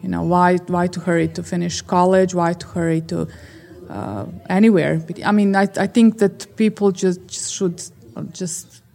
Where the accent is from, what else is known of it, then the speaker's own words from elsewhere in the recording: Bosnia & Herzegovina; I grew up in Bosnia, but, I, was one of the only people, not just girls, but people during undergraduate studies